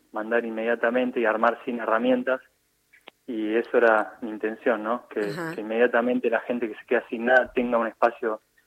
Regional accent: Argentina; a los 23, 24 años, dije, esto no es por acá, necesito estar en mi país, necesito ayudar, necesito hacer algo, y quería estar con mi familia. Así que dejé todo y me volví a Argentina

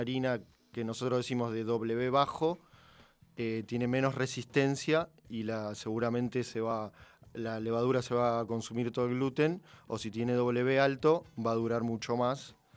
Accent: Villa Santa Rita, Buenos Aires, Argentina; Yo soy de Villa del Parque.

